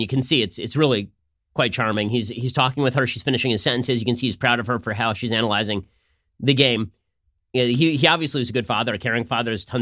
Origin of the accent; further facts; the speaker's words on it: Los Angeles, California, United States; And because I'm from Los Angeles, this is, you know, a big thing in L.A.